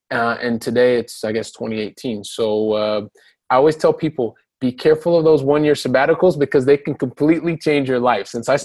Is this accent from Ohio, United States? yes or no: yes; Columbus, Ohio, United States; I'm a guy from Columbus, Ohio, so from the Midwest, and I am the product of two parents who worked really, really hard.